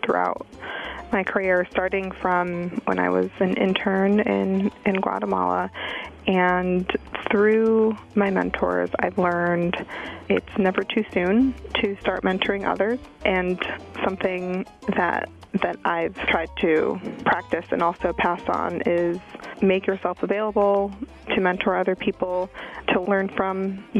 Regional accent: Midwest, United States; I'm from the Midwest, first generation college student, grew up speaking Spanish

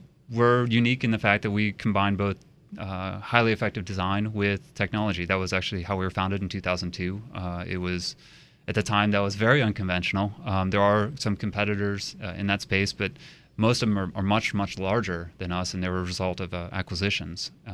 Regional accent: Chicago, Illinois, United States; I'm from the Chicago area.

